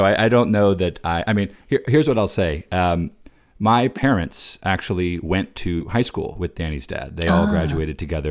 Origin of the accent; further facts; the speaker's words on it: Creve Coeur, Missouri, United States; We were students at Belle Reve Elementary School in Creve Coeur.